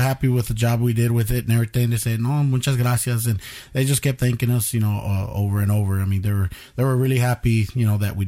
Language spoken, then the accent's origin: English; Houston, Texas, United States; Born and raised Houston, Texas